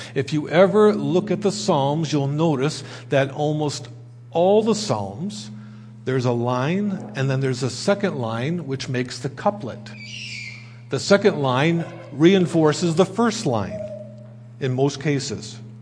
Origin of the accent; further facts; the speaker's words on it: United States; moved away; You can tell I come originally from the States.